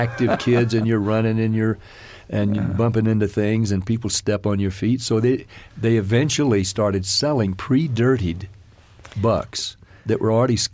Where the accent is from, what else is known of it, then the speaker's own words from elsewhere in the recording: Nashville, Tennessee, United States; we were two teenage, well, barely out of our teens, boys from Tennessee. And he was from Memphis and I'm from Nashville. And we were both from lower income, lower middle income families, church-going families.